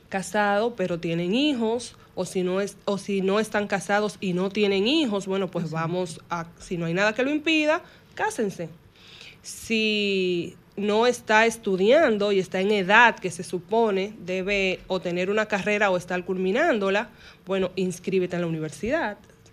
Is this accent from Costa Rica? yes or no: no; Dominican Republic; la visa no es un derecho que nos corresponde como ciudadanos dominicanos.